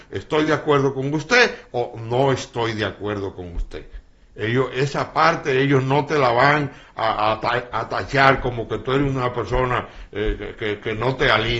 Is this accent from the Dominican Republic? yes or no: yes; Dominican Republic; yo lo primero que soy es dominicano.